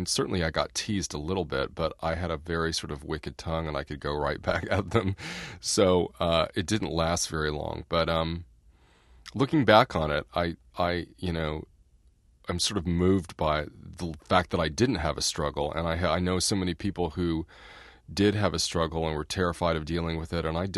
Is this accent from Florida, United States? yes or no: no; Indiana, United States; I mean, I'm from Indiana, and which is a very conservative state.